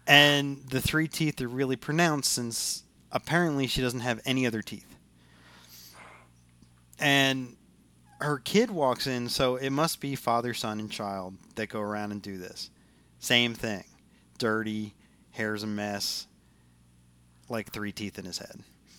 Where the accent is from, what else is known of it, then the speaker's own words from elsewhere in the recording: New Jersey, United States; Because I'm from New Jersey and you lock your doors. Right? I'm not from Arkansas where, like, you leave your front door open when you go to work.